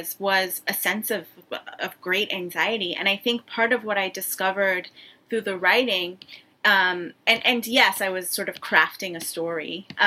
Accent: Uganda; also born or lived in Tanzania / Ethiopia / Italy; with the Armenian side of my family, the Ghanaian side of my family, and then growing up in Uganda, I was born in Tanzania, grew up in Uganda, Ethiopia, Italy, and I have connections to all of those places.

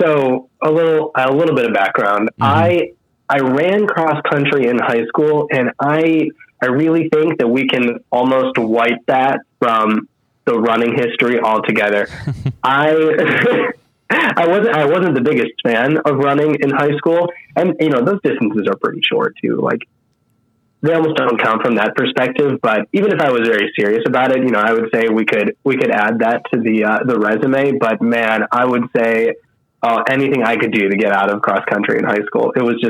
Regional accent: Wisconsin, United States; now in Chicago, United States; I grew up in Wisconsin, live in Chicago now. It gets cold.

